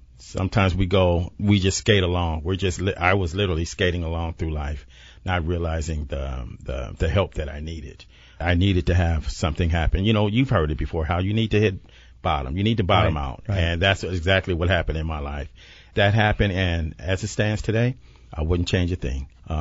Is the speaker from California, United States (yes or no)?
yes; Los Angeles, California, United States; now in San Diego, United States; Well, I'm originally from Los Angeles. My parents are from San Diego, and so that was my tie to San Diego.